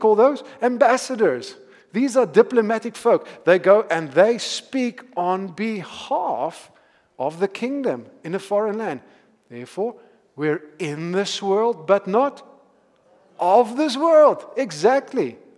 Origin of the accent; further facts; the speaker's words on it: South Africa; I'm not Italian? All right, my grand was, but I'm not. I'm South African, born and bred in South Africa.